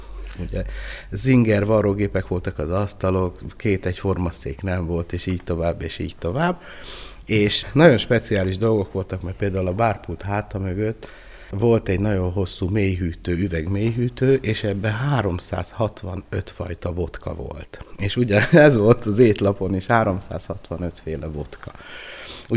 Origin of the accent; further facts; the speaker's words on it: Hungary; Hát azért én magyar vagyok mindenféleképpen